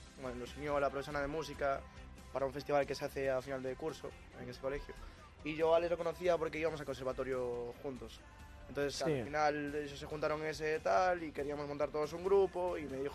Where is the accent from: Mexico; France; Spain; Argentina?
Spain; A Coruña, Galicia; de Coruña